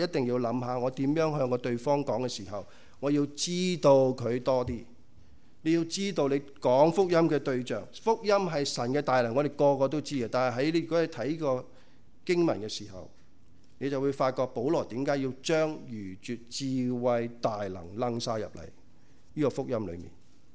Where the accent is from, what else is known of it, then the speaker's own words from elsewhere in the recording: China; now in Canada; 我哋係中國人，住喺加拿大西方文化，係咪？